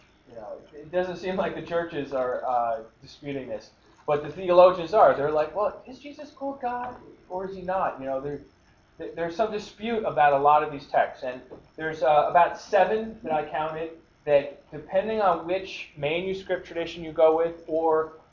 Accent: New York, United States; I'm from New York, so if that offends you, I'm sorry.

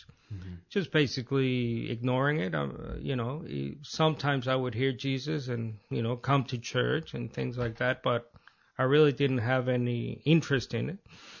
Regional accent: Managua, Nicaragua; English is a second language; I come from a Catholic sort of belt, Central America, Nicaragua. I was born in Managua.

